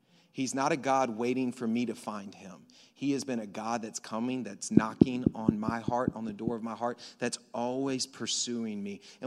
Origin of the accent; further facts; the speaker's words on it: Florida, United States; I grew up on the Gulf Coast of Florida.